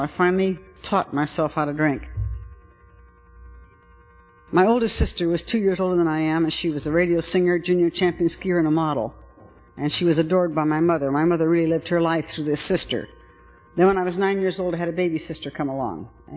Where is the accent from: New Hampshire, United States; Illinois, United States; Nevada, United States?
Nevada, United States; Reno; I was born and raised in Reno.